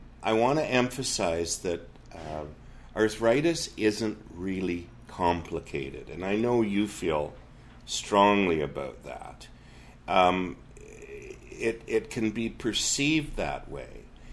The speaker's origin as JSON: {"language": "English", "town": "Vancouver", "region": "British Columbia", "country": "Canada", "said": "I, as a Vancouverite, am ashamed if I think that my fellow citizen in Newfoundland is suffering an inadequate element in their essential healthcare because of where they live"}